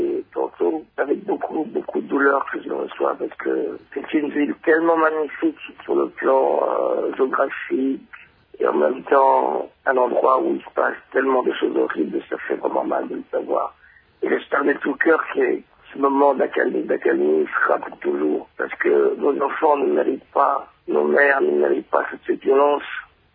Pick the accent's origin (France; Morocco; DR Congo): DR Congo; Bukavu, South Kivu; born there; moved away; Exactement, je suis né à Bukavu.